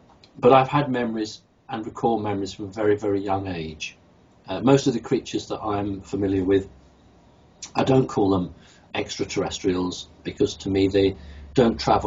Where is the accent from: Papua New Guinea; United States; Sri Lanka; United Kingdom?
United Kingdom; because remember I'm from United Kingdom and we love tea over here.